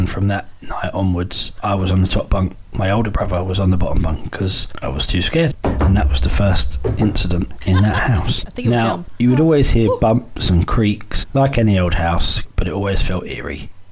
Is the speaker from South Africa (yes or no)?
no; London, United Kingdom; I'm from Southeast London in the UK.